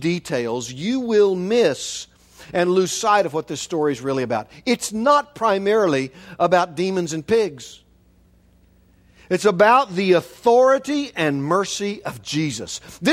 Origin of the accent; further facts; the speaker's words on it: Shawnee, Kansas, United States; I can remember growing up in Shawnee and driving the streets